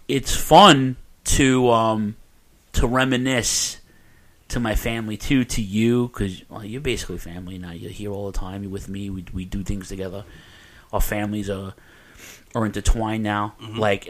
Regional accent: New York, United States; You know, and New York, listen, I'm from New York.

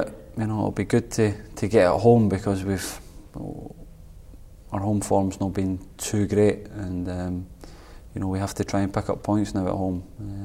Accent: Scotland, United Kingdom; for us, for being Scottish, it's, you know, at the end of the day, he's our record cap holder, and he's massive.

